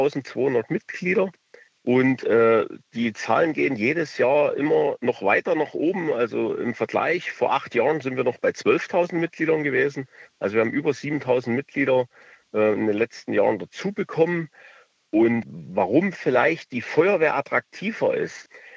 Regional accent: Saxony, Germany; Ich bin 1981 geboren im Osten. Also ich komme aus der Oberlausitz in der Nähe von Zittau.

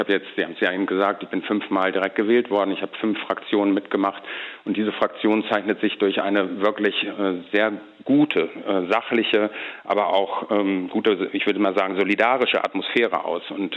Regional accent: Northern Germany, Germany; Aber wir sind beide Norddeutsche.

